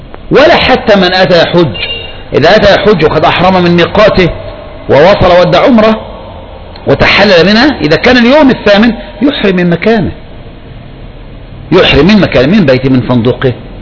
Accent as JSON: {"language": "Arabic", "country": "Egypt", "said": "لكن احنا بقى يعني كمصريين"}